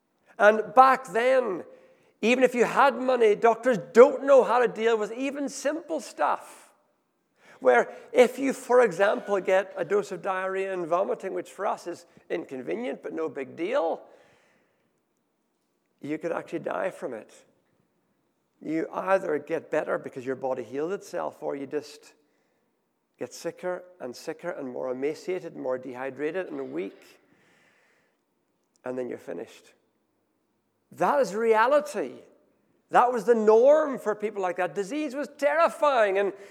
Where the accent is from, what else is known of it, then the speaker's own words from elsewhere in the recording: Ethiopia; I grew up in Ethiopia, and I can imagine it because I grew up in this kind of a society, particularly when we lived in northern Ethiopia in a very remote desert village.